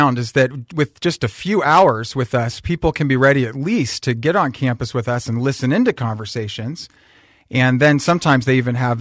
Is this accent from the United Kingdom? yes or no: no; California, United States; also born or lived in Kansas; now in Washington, United States; California.